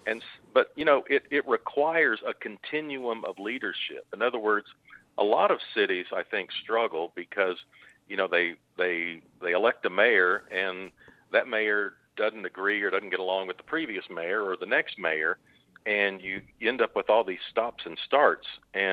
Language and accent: English; Oklahoma City, Oklahoma, United States; When I was growing up in Oklahoma City, most of my high school classmates and college classmates ultimately left